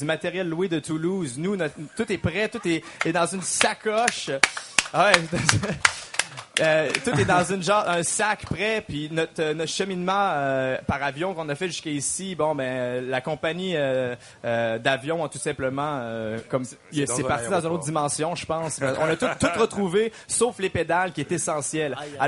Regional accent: Quebec, Canada; je suis originairement du Québec, fait que c'est sûr et certain, j'ai grandi avec cette piqûre-là de vouloir dire, je suis un francophone, c'est dans mes veines, c'est dans mon sang.

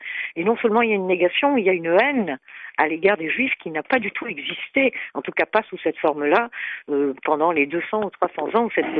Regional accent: Egypt; Chaque fois que j'ai envie d'écrire, c'est sur cette partie de l'histoire de mon enfance en Égypte

